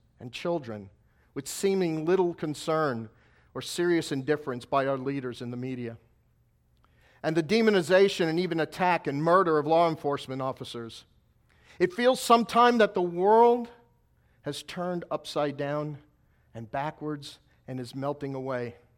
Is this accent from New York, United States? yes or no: yes; New York City, New York, United States; And as a New Yorker, that was a personal thing to watch.